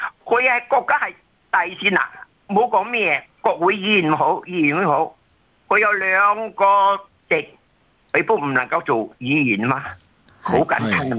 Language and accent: Cantonese; Malaysia; now in Australia; 好似我哋係馬來西亞人，我哋愛嚟澳洲，攞到澳洲嘅護照